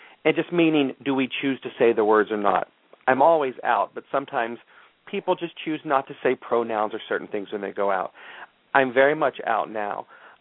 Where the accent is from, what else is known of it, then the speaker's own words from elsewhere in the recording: Texas, United States; moved away as an adult; now in New York, United States; I moved to New York when I was 18 from Texas. Grew up in a very religious family, Southern Baptist boy in Texas.